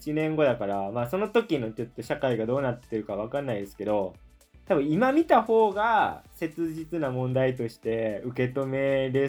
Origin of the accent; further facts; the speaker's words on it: Tokushima, Japan; うちの田舎なんて、コロナウイルスに関しては。クソど田舎、徳島県。